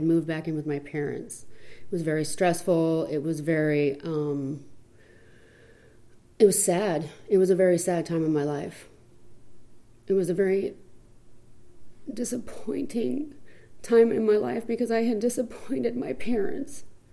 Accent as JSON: {"language": "English", "town": "Mesa", "region": "Arizona", "country": "United States", "tie": "born or raised there", "said": "I was born and raised in Mesa, Arizona. I lived here my whole life."}